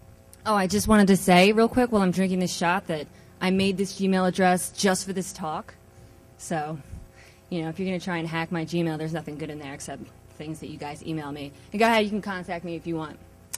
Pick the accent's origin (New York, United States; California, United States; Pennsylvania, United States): New York, United States; New York City; accent: New York; That's in New York City, in case you didn't hear my accent already.